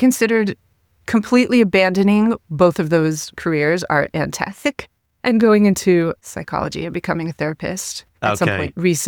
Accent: Venice Beach, California, United States; So I'm from Venice Beach, California, and I'm actually an artist and my background is in art.

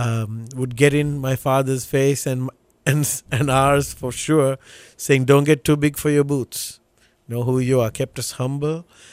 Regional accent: Sri Lanka; Okay, you know, Sri Lanka is an island. It's on the southern tip of India.

